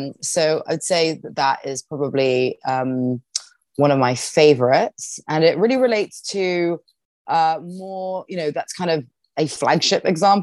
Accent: South of England, United Kingdom; In the UK, the accents vary a lot. So I'm from the South.

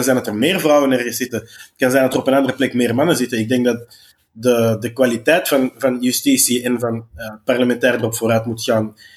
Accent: Flanders, Belgium; nou, ik ben ook een Vlaming, dus ben ik dan een racist.

